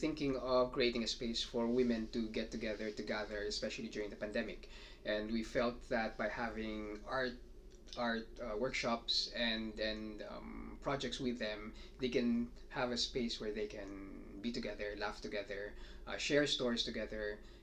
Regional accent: Philippines; Okay, I'm from the Philippines.

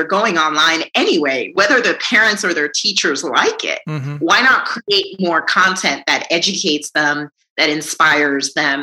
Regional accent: Jamaica; You know, I grew up in Jamaica around a grandmother and elders who told me lots of stories about our history and our culture.

